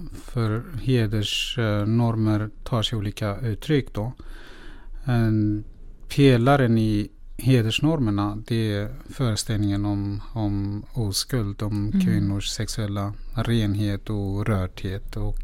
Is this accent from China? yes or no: no; Iran; Swedish is a second language; moved away; Iran var ett speciellt land att växa upp i. Min generation var den generation som skulle få i uppgift att exportera Khomeinis budskap ute i världen.